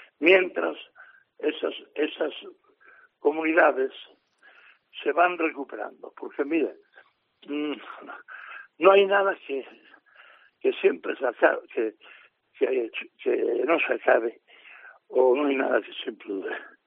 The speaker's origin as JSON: {"language": "Spanish", "region": "Asturias", "country": "Spain", "tie": "born or raised there", "said": "Entonces me encuentro muy contento aquí en mi tierra adoptiva. Va a ser Gijón y mi tierra de siempre, pues Asturias, ¿eh?"}